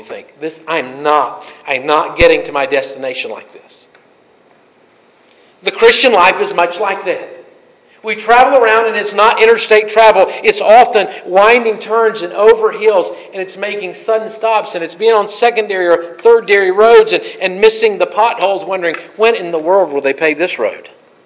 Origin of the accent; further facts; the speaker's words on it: Ellenboro, North Carolina, United States; I grew up in Ellenboro, and I can assure you, Chimney Rock is not there.